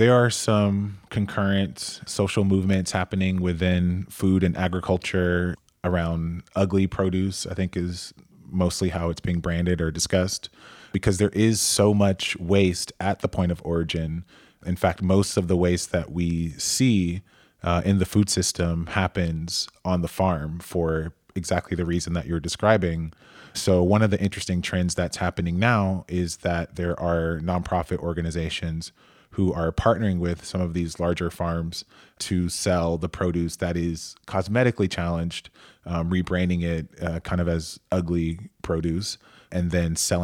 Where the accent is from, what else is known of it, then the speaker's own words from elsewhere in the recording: Atlanta, Georgia, United States; I think even, you know, I'm from Atlanta, and the way that people talk about barbecue regionally